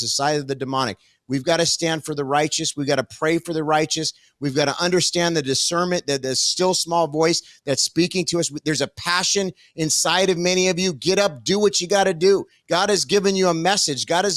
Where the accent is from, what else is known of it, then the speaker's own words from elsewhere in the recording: Los Angeles, California, United States; You know, it's my hometown. I've been there for so long, 17 years pastor there. You know, now I'm no longer in LA, but I know the town so well.